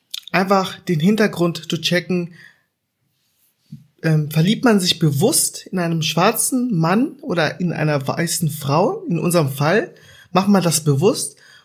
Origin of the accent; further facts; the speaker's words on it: Germany; Und bei mir war es so, ich bin in Deutschland aufgewachsen, also alles mitgemacht.